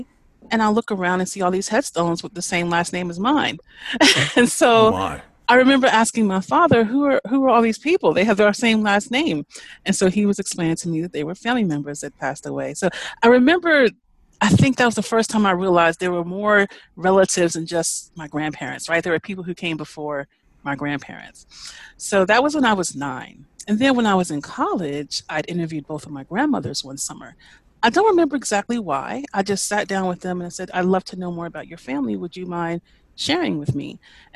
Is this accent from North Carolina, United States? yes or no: yes; Greensboro, North Carolina, United States; also born or lived in Charlotte; So we moved to the middle of the state, to the Greensboro area. So I grew up in Greensboro and Charlotte, spending some time in both of those cities.